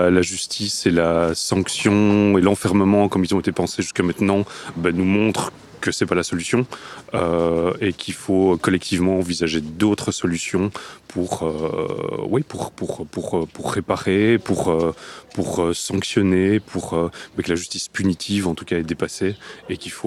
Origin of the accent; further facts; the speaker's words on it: Brussels, Brussels-Capital Region, Belgium; j'ai 47 ans et je suis bruxellois depuis toujours.